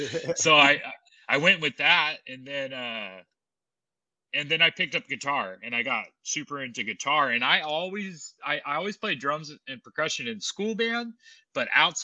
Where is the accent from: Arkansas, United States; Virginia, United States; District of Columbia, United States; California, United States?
California, United States; Sacramento; I grew up here in Sacramento, so hence the influence from